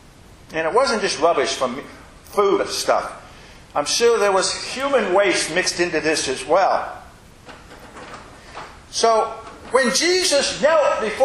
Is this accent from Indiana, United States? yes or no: yes; Richmond, Indiana, United States; When I was growing up in Richmond, Indiana, one of the jobs I had, once I was old enough, was to take the garbage out.